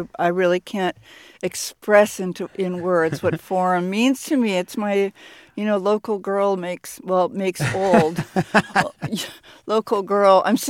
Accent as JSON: {"language": "English", "town": "Tiburon", "region": "California", "country": "United States", "tie": "born or raised there", "said": "I was born and raised in Tiburon when it was still a railroad town and the trains still ran."}